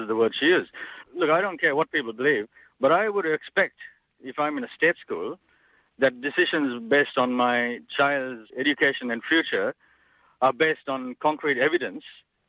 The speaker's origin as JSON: {"language": "English", "country": "Sri Lanka", "tie": "born or raised there", "said": "I'm from Sri Lanka, and I grew up in a fairly multicultural society with Buddhists, Hindus, Muslims and Christians."}